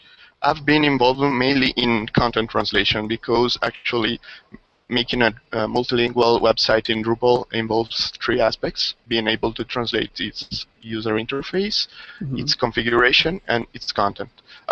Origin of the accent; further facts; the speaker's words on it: Venice, Veneto, Italy; English is a second language; I'm from Italy, Venice. I'm the owner of a small web shop here